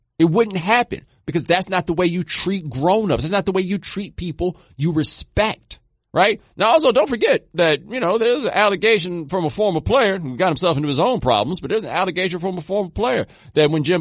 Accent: Texas, United States; I'm from Texas, right?

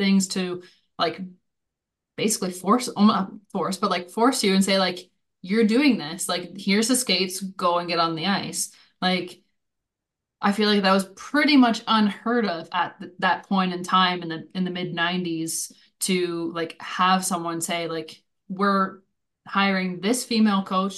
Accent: Canada; moved away as an adult; now in Germany; living and growing up in Canada and having my entire network be in North America to then end up uprooting, moving to Europe. And yeah, okay, we've been now in Germany for the last 3 years, but I've also been in Norway, been in Austria, been in Hungary

